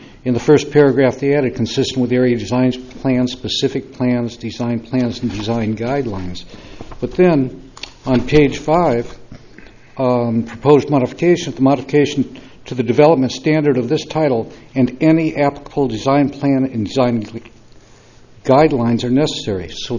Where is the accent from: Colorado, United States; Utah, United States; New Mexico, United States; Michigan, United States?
Michigan, United States; Detroit; I am a child of social engineering. I grew up in Detroit, where they did the Model Cities program and the tight housing.